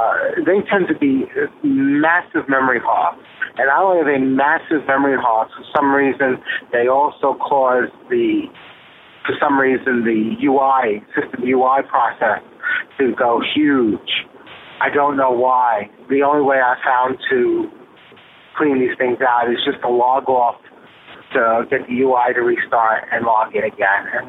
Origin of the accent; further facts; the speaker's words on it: New York City, New York, United States; I am still from Brooklyn, even though I don't live there anymore.